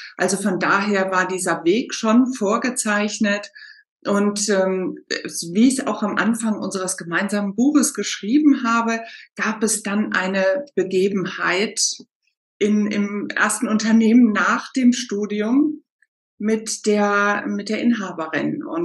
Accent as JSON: {"language": "German", "region": "Rhineland-Palatinate", "country": "Germany", "tie": "born or raised there", "said": "Ich komme ja aus dem Westerwald und da ist ganz, ganz viel Wald. Und in diesem Ort, wo ich groß geworden bin, ich glaube, es waren 5000 Leute angeblich."}